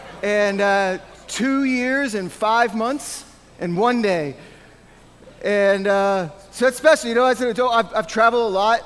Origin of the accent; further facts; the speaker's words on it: St. Louis, Missouri, United States; also born or lived in Cincinnati, United States / Atlanta, United States; I was born in Cincinnati, Ohio, and I lived there for a whole 6 months, and then I moved to Atlanta. And I lived on Delk Road for a whole 18 months. Then I moved to St. Louis with my family, because I'm still 2 years old. And we lived there for 12 years